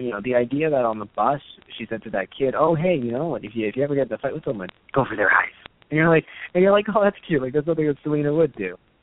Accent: Canada; yeah, I'm Canadian

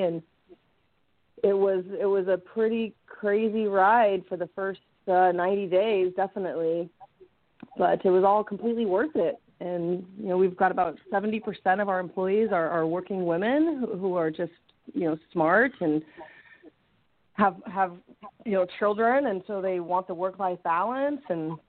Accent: Las Vegas, Nevada, United States; now in Southern California, United States; I am from Las Vegas, Nevada, which is not many people grow up in Las Vegas and actually move out. And I've been here in Southern California after graduating University of Arizona for about 20 years now.

